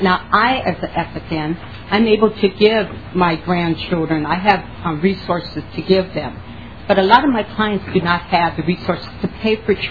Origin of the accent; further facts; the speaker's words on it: Minnesota, United States; born there; I was born in Minnesota. I am a grandmother. I'm just going to tell you I'm over 50. So I know the history of Minnesota.